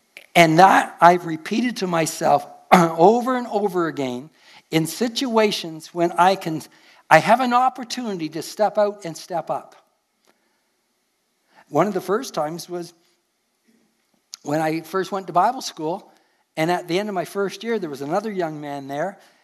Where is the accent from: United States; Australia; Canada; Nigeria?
Canada; accent: Canadian; But I had my Canadian accent going for me, and so that helped a little bit.